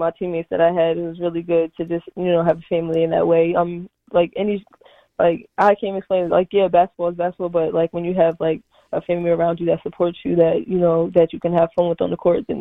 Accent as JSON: {"language": "English", "region": "Maryland", "country": "United States", "said": "they're like, where are you from? I'm like, Maryland."}